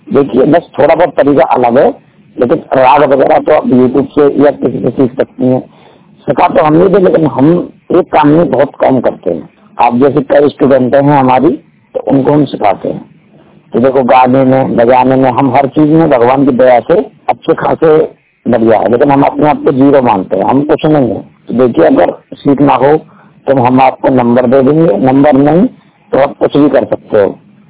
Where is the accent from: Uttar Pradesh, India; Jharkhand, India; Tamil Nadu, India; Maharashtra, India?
Uttar Pradesh, India; Aligarh; वृंदावन से मैंने पढ़ाई कर रखी है, अलीगढ़ से भी पढ़ाई कर रखी है। बहनपहली गाँव है मेरा और तहसील इजलास कसबा गोंडा जिला अलीगढ़।